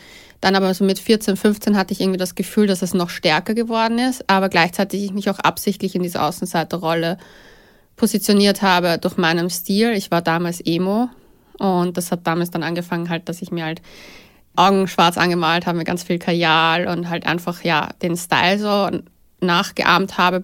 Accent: Vienna, Austria; Ich bin in Wien aufgewachsen.

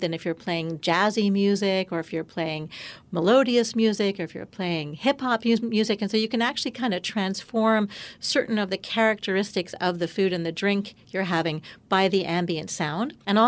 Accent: Canada; because I'm Canadian.

